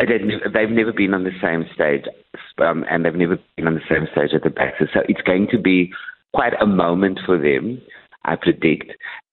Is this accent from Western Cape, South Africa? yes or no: yes; Cape Town, Western Cape, South Africa; And we're coming from Cape Town